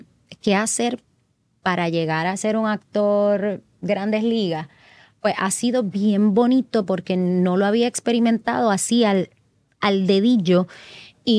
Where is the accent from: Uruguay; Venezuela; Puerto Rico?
Puerto Rico; yo soy nacida y criada en Puerto Rico, ¿sabes? Yo no nací en Estados Unidos, yo nací aquí, yo me crié aquí, yo estudié aquí, yo me forjé aquí